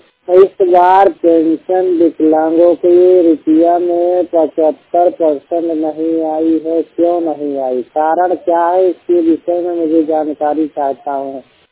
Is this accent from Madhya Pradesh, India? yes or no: no; Parpur, Uttar Pradesh, India; ग्राम पारपुर silver child Kaushambi Uttar Pradesh का निवासी हूँ।